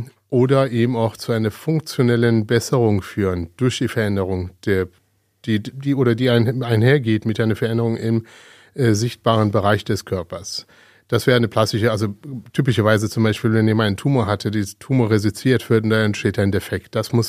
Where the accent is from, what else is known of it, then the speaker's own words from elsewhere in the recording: Iran; Ich bin ja gebürtige Perser und komme aus dem Iran